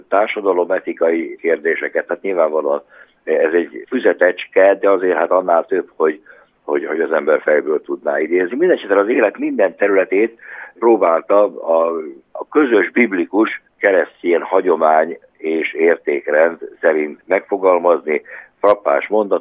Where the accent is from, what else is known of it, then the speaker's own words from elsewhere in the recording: Pest, Hungary; miután mi Pest közelében nőttünk föl